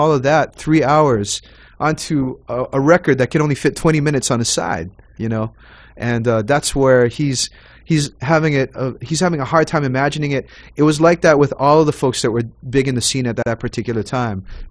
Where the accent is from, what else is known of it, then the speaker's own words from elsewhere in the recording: Honolulu, Hawaii, United States; me growing up in Honolulu, Hawaii, could listen to and understand and immediately get.